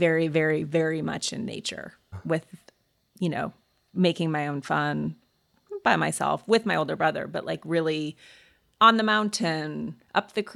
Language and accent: English; Montana, United States; I grew up in Montana.